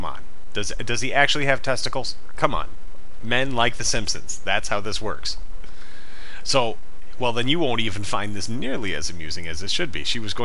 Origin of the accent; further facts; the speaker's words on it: Marengo, Illinois, United States; I grew up in Marengo, Illinois